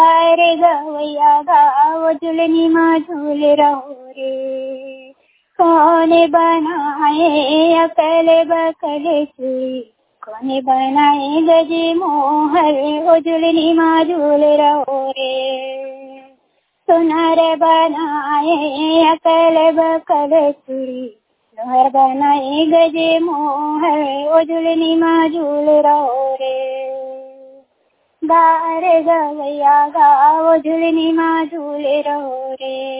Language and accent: Hindi; Khairagarh, Chhattisgarh, India; मैं खैरागढ़ जिला छत्तीसगढ़ से हूँ।